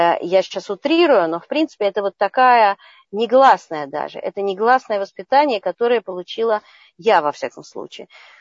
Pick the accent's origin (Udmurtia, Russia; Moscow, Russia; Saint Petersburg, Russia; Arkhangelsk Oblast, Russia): Moscow, Russia; born there; Я родилась в Москве, и у меня передо мной 4 поколения врачей, в том числе и женщин.